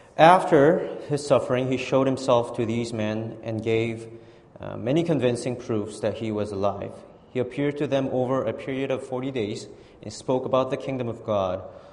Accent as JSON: {"language": "English", "town": "Vancouver", "region": "British Columbia", "country": "Canada", "tie": "born or raised there", "said": "I grew up in Vancouver East Side, so I'm like, this area is my hood. You know, my mom still lives in the area."}